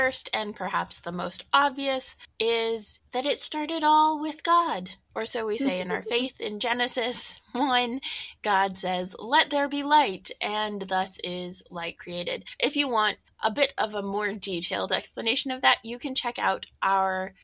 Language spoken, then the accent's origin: English; Colorado, United States; As a Coloradan and the only person who apparently did not get a snow-filled Halloween, I'm feeling it in a different way.